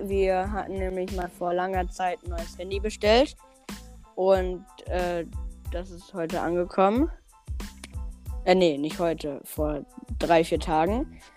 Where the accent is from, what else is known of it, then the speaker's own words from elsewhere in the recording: Frankfurt, Hesse, Germany; born there; Du meinst, weil ich aus Frankfurt komme, ich wurde in Frankfurt geboren.